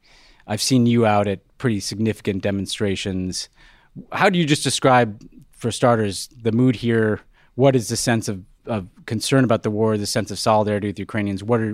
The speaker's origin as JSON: {"language": "English", "town": "New York City", "region": "New York", "country": "United States", "said": "As a New Yorker, same thing is true of my hometown."}